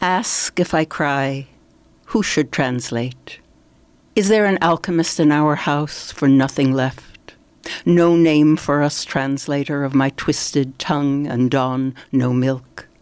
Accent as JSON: {"language": "English", "town": "New York City", "region": "New York", "country": "United States", "tie": "born there", "said": "I was born in New York City"}